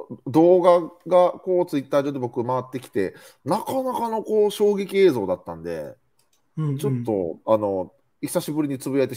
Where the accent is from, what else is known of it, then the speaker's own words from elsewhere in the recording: Nara, Japan; 僕の地元でもあり